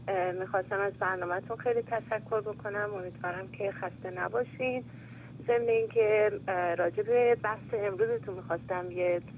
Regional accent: Iran; تنها کاری که میتونم به عنوان یک ایرانی انجام بدم

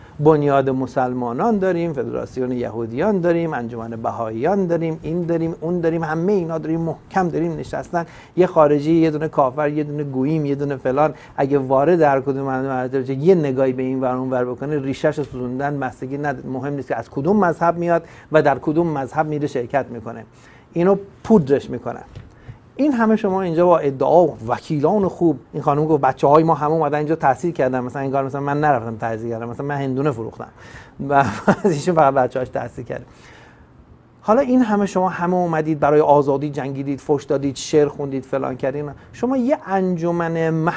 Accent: Iran; moved away; ما همه فرار کردیم از ایران و اومدیم بیرون

